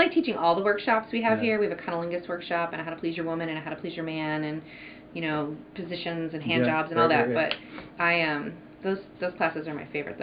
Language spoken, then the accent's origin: English; East Coast, United States; I'm from the East Coast, and I never remember an Arts Walk.